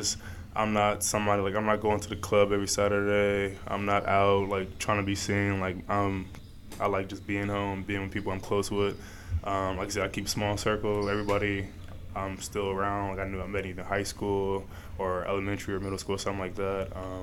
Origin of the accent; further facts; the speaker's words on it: Long Beach, California, United States; Like me, like, I'm always talking about I'm from Long Beach, so, like, I just want to rep it.